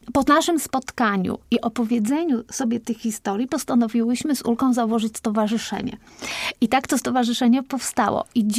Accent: Poznań, Greater Poland Voivodeship, Poland; ja jako poznanianka, jako wielkopolanka

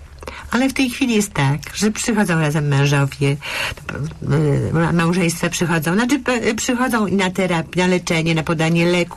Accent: Poznań, Greater Poland Voivodeship, Poland; ja jestem poznanianką

